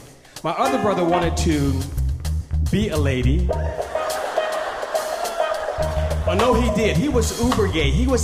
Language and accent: English; Oakland, California, United States; I grew up on East 14th in Oakland, California.